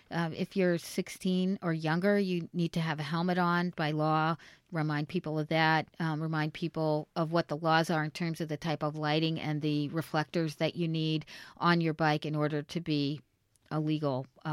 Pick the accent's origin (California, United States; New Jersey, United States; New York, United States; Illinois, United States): California, United States; I grew up in California, and the bike paths were really, you know, they had them in place in the 70s.